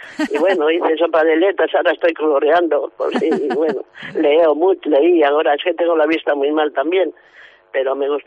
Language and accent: Spanish; Toral de los Guzmanes, Castile and León, Spain; Yo soy de Toral de los Guzmanes.